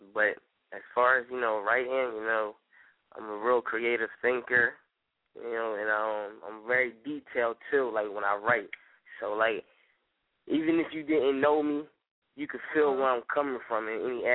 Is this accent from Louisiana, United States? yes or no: no; Delaware, United States; when they just heard I was from Delaware, they threw the towel on me.